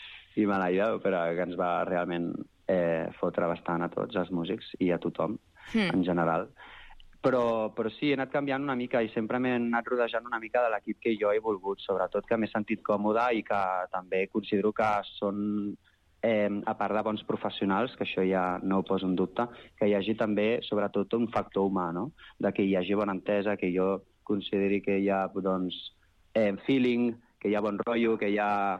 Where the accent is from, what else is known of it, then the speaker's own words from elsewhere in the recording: Sabadell, Catalonia, Spain; born there; poder fer alguna actuació a Sabadell, que és la meva ciutat natal i estimada